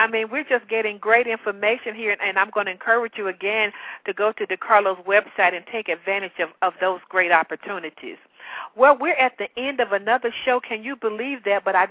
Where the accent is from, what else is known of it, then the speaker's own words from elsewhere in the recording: the South, United States; accent: Southern; you will have an opportunity to experience my wonderful Southern accent in person.